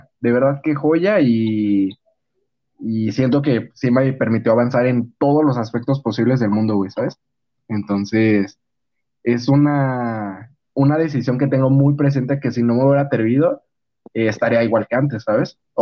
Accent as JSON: {"language": "Spanish", "region": "Mexico City", "country": "Mexico", "lives_now": "Guadalajara, Mexico", "said": "yo ya he dicho que soy de Ciudad de México y me vine a vivir a Guadalajara temporalmente, era un año el plan"}